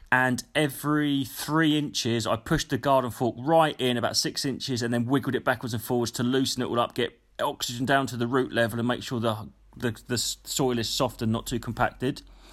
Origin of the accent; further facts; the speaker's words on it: East of England, United Kingdom; I am from East Anglia, mate. I know soil.